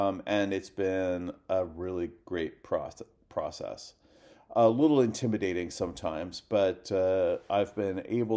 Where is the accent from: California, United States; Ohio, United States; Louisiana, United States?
California, United States; San Francisco; now in Montreal, Canada; I'm based in Montreal, in Quebec, Canada. I'm originally from California, San Francisco, but I moved to Montreal about 20 years ago, and it feels like home.